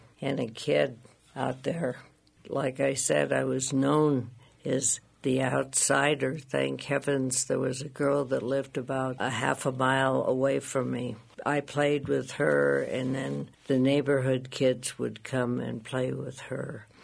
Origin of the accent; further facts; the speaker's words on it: Virginia Dale, Colorado, United States; also born or lived in Laramie, Wyoming; I was born in Laramie, grew up in Laramie until I was about five, and then my parents bought a ranch at Virginia Dale also.